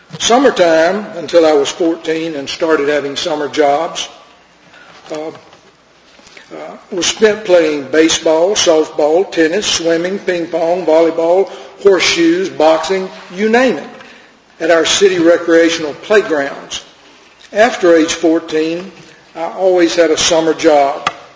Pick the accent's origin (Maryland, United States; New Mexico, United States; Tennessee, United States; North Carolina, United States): North Carolina, United States; Newton-Conover; now in Hickory, United States; I'm an ophthalmologist. I live in Hickory. I grew up in Newton Conover. I was graduated from Carolina in 1959